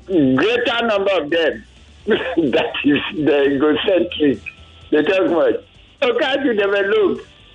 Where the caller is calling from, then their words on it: Ashese, Nigeria; I'm calling from Ashese.